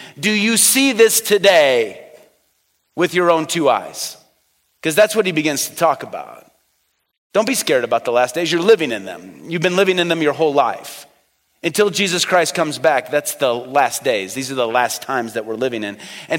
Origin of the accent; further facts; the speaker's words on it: Illinois, United States; I mean, I come from Illinois.